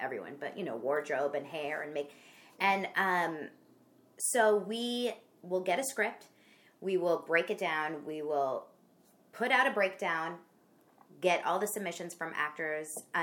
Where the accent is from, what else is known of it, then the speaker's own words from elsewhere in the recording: Los Angeles, California, United States; I was raised here in Los Angeles, born and raised.